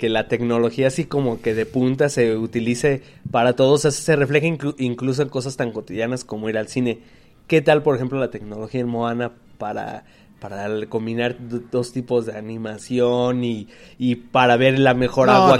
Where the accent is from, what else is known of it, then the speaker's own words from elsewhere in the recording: Mexico; yo como mexicano quizá me llama más la atención ir al Caribe